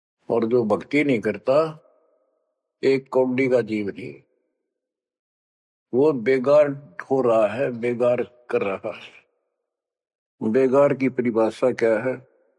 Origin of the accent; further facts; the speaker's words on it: Uttar Pradesh, India; हम छोटे थे तो हमारे गांव से और लखनऊ तक 7-8 किलोमीटर है